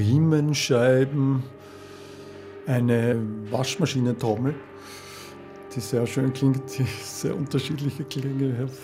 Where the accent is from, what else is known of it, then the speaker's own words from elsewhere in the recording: Austria; also born or lived in Vienna; Geboren bin ich ja in Wien, aber aufgewachsen bin ich in Orte an der Donau, sehr viel an der Donau gewesen.